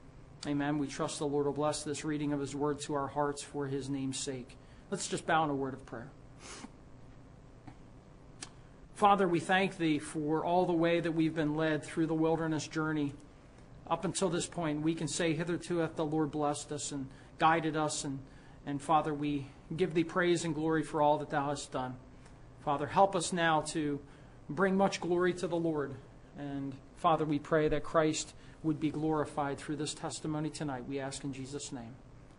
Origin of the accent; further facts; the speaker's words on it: New Jersey, United States; also born or lived in Philadelphia, United States; I was born in Philadelphia, and I never actually lived in Philadelphia. My two older brothers were born in Nazareth Hospital in Philadelphia, but right before I was born, my parents moved to New Jersey.